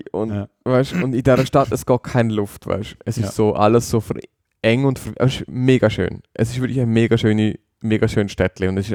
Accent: Liechtenstein; Als Liechtensteiner sowieso

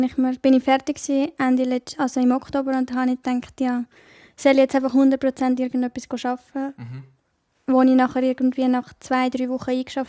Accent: Stans, Nidwalden, Switzerland; now in Zurich, Switzerland; ich komme aus der Innerschweiz. Und seit 6 Jahren habe ich schon gesagt, dass ich auf Zürich wohne.

